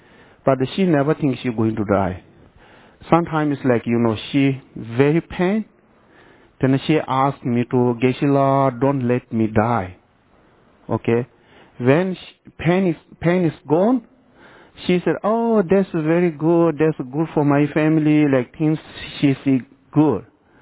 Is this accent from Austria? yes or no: no; India; because I grew up in India